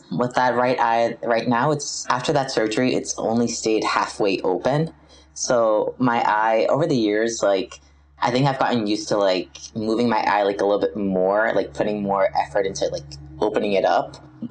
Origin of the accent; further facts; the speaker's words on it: Flemington, New Jersey, United States; Like you said … I'm from Flemington, New Jersey.